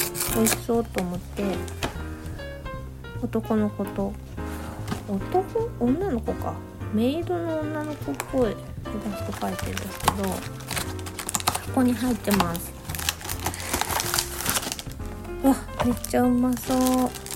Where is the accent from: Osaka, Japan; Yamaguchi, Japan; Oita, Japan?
Osaka, Japan; now in Tokyo, Japan; 私もともと出身は大阪なんで